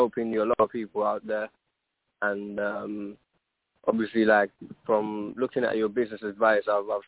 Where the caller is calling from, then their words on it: London, United Kingdom; I'm calling from England, man. I'm calling from London.